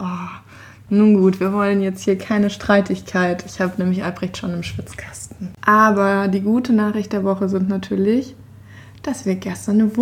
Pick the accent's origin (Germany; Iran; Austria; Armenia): Germany; Stuttgart, Baden-Württemberg; danach bin ich in Stuttgart, meine Heimat.